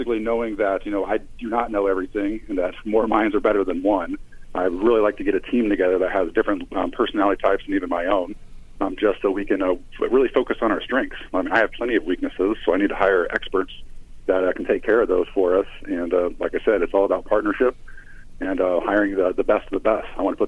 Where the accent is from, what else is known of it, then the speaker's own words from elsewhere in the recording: Decatur, United States; I do have contacts in all those communities since I was born and raised in Decatur.